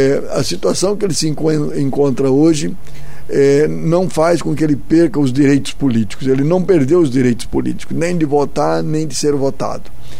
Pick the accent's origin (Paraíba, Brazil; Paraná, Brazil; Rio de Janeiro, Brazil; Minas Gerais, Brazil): Paraná, Brazil; Rolândia; Eu fui morar em Curitiba dos 18 para os 19 anos de idade. Eu sou natural de Rolândia, norte do Paraná. Sou filho de agricultor familiar. Até os 18 anos de idade, eu trabalhava na roça com o meu pai.